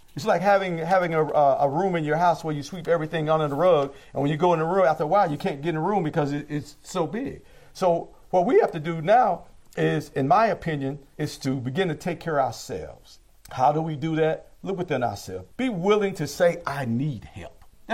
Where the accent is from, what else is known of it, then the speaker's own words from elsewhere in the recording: the South, United States; I'm from the South. I grew up, oh my God, y'all don't even want to go there. I grew up, my high school, I graduated high school in 1981. In 1981 at Watson Chapel High School, we could not have the prom together with our white students.